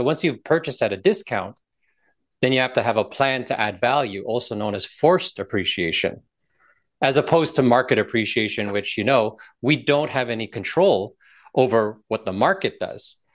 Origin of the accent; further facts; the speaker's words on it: Toronto, Ontario, Canada; now in Orlando, United States; Scarborough in Toronto, Ontario, Canada, and that was over 40 some odd years ago. And about 7 years ago, I relocated my wife from Toronto to escape winters to live and be based down here in sunny Orlando, Florida.